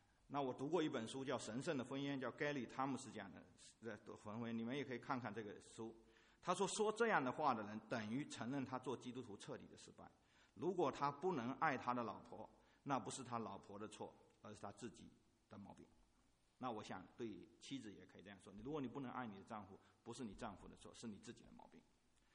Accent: China; 我们大陆人把配偶叫成爱人是很有道理的

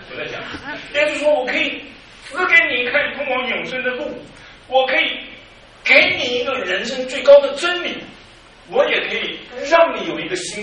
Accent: China; 中国人14亿人口，犹太人几千万，上帝为什么选犹太人不选我们这么多中国人？我们中国人都不认识他

